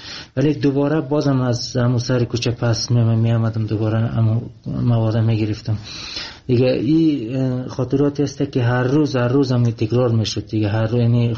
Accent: Afghanistan; میدید که من افغانی هستم،

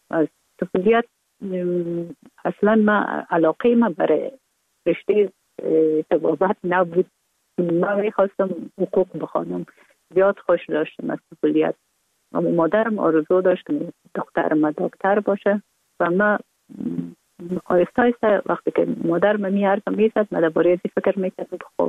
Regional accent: Kabul, Afghanistan; born or raised there

